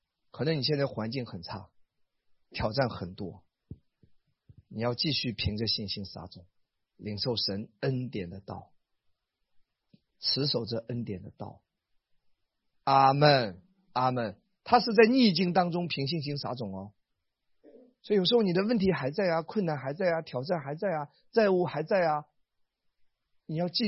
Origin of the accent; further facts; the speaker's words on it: Wenzhou, Zhejiang, China; 你看我是温州的，我老家很多人做生意啊，我是大概懂一点的。